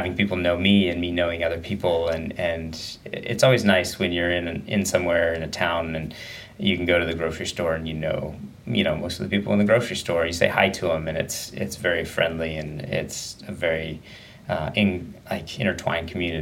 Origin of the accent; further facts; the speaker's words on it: Medford, Oregon, United States; but most of the time went to school and everything in Southern Oregon, Medford area, and grew up there.